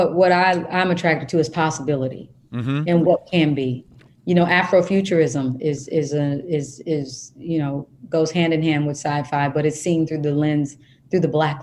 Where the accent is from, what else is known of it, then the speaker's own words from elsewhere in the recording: Kansas, United States; because I am from Kansas, I did watch